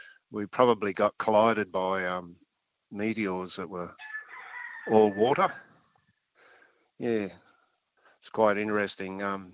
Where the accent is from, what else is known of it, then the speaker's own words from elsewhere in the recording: Sawtell, New South Wales, Australia; I grew up in Sawtell and moved out here 40 years ago.